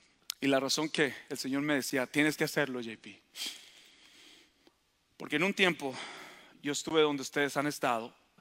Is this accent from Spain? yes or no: no; Eagle Pass, Texas, United States; pensé que yo, que era de donde yo soy, de Eagle Pass, la ciudad donde fluye leche y miel.